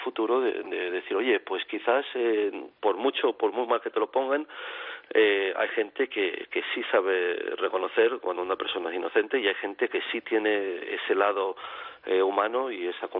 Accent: Spain; soy español, fui el primer español y europeo en salir del corredor de la muerte

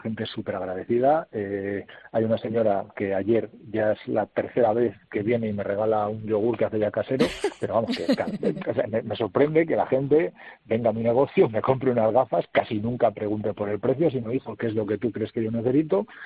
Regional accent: Castile and León, Spain; en mi pueblo, que está en una área que une pues León con Valladolid

